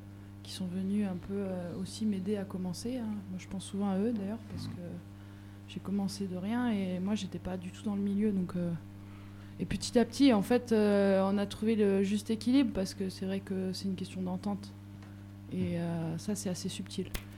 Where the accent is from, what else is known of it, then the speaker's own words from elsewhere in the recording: Auton, France; je parlais d'Auton, mon village natal.